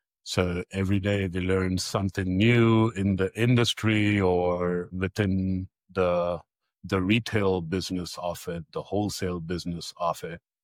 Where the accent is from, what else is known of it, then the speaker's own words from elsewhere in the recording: India; and also I'm from India